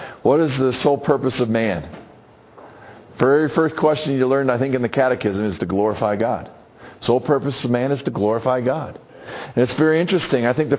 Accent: the South, United States; And I guess just growing up in the South, maybe, you know.

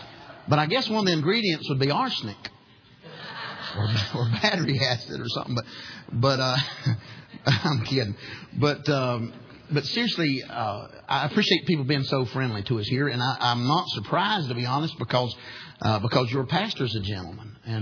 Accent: Wilkes County, North Carolina, United States; We're from Wilkes County, North Carolina. It's the moonshine capital of the world, they say.

